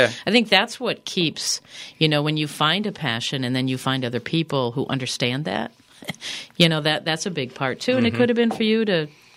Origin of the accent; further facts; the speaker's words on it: Wisconsin, United States; I grew up in Wisconsin.